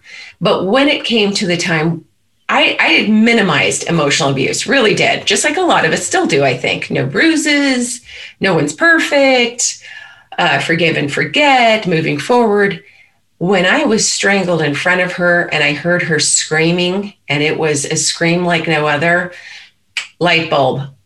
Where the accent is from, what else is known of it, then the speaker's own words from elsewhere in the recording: Anchorage, Alaska, United States; So here I'm from Anchorage, Alaska.